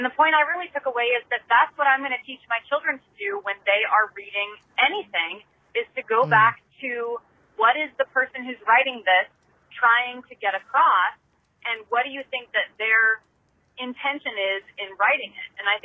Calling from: Tysons, Virginia, United States; I'm calling from Tysons, Virginia

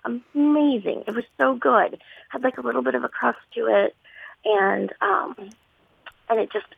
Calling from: Louisville, Kentucky, United States; Hello. I'm from Louisville, Kentucky.

